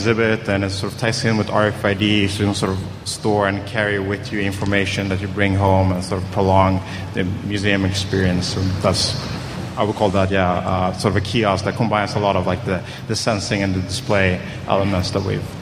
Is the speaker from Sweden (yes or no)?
yes; Sweden; English is a second language; I'm from Sweden.